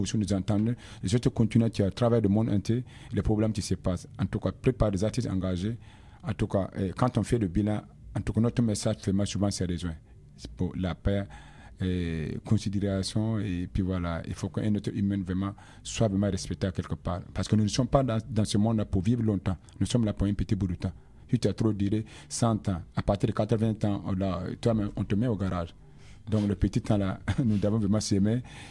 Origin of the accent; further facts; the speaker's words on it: Côte d’Ivoire; also born or lived in Burkina Faso; Moi, je suis burkinabé, je suis né au Burkina Faso, mais j'ai fait presque tout mon enfance, j'ai grandi beaucoup en Côte d'Ivoire, j'ai resté longtemps là-bas.